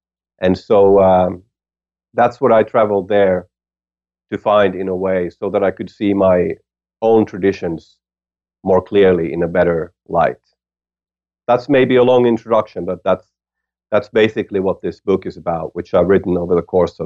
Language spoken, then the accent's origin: English; Helsinki, Uusimaa, Finland; So I'm a musician, a writer, a traveler, filmmaker from Finland. And I was born in Helsinki, Finland, and then ended up traveling a lot, going very far from my home.